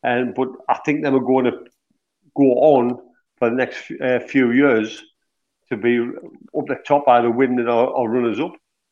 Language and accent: English; Sunderland, North East England, United Kingdom; I'm from Sunderland originally, yeah.